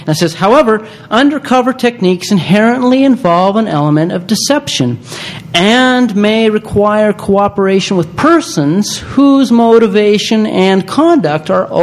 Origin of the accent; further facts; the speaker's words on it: Boise, Idaho, United States; We're both from Boise here.